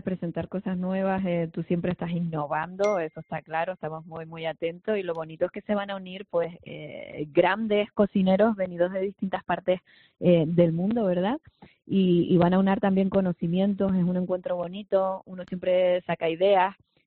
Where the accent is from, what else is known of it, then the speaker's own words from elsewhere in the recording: Los Cristianos, Canary Islands, Spain; Y la jornada popular este año es en mi pueblo, en Los Cristianos. Yo estoy contentísima.